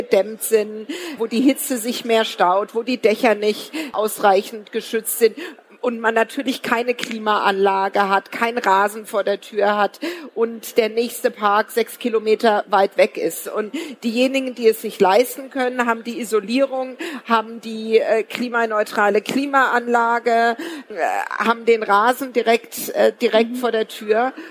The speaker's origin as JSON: {"language": "German", "region": "Southwest Germany", "country": "Germany", "tie": "born there", "said": "Ich bin 1967 im Südwesten der Republik geboren."}